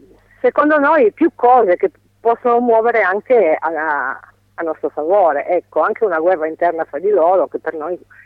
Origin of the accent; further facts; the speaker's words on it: Calabria, Italy; io sono calabrese, so bene di cosa parlo